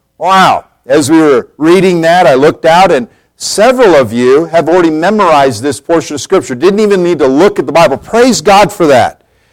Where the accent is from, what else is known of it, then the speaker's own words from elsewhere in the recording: Council Bluffs, Iowa, United States; also born or lived in Colorado; After that, my parents, both of them, at 4 years of age, we moved from Colorado to Iowa, to Council Bluffs, Iowa.